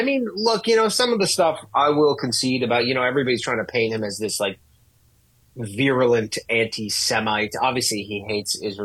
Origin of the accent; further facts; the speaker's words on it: Canada; I'm Canadian, actually. I'm originally from Canada